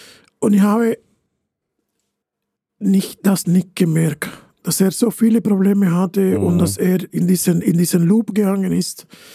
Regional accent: Italy; German is a second language; also born or lived in Switzerland; now in Liechtenstein; Also ich bin von Italien nach der Schweiz umgezogen, von der Schweiz nach Liechtenstein umgezogen. Vor 20 Jahren.

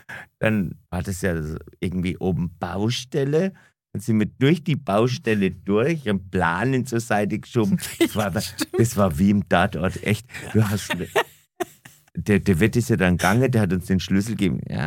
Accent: Bavaria, Germany; bei uns in Franken

